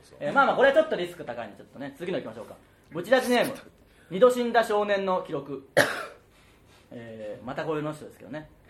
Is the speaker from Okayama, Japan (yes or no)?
yes; Okayama, Japan; now in Tokyo, Japan; もう13年東京に住んだ僕はじゃあ何なんだよって思う。岡山出身だけど、